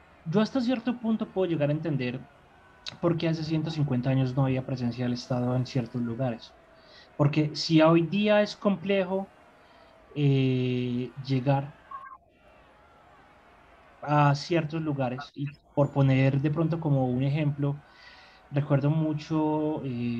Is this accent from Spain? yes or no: no; Colombia; algo que realmente nos representa a nosotros como colombianos